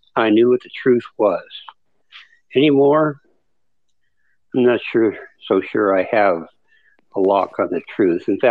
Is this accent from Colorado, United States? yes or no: yes; Colorado, United States; You know, I came from Colorado, and I thought there were trees there